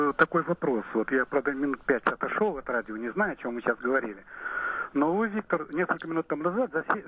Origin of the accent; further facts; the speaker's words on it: Saint Petersburg, Russia; now in Moscow, Russia; Я ленинградец, я родился в Ленинграде, угу. Но 46-го года живу постоянно в Москве.